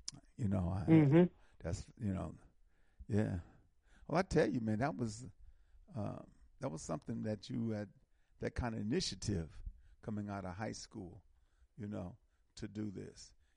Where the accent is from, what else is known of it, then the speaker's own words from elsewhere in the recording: Milwaukee, Wisconsin, United States; I'm from Milwaukee, and I remember the water in Milwaukee was, because Lake Michigan, so forth, was very good.